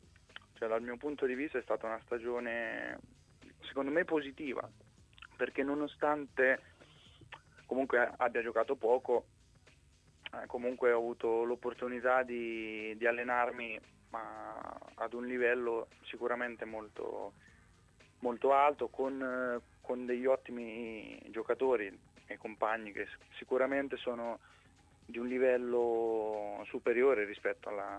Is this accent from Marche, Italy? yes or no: yes; Ancona, Marche, Italy; parlando da anconetano